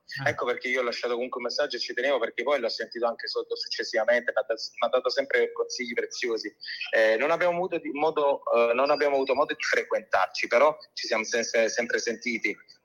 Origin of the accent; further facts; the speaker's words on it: Campania, Italy; accent: Neapolitan; scrivo e lo parlo ovviamente il napoletano. Sono cresciuto in questa terra, quindi era proprio per me un'esigenza esprimermi anche nel mio dialetto.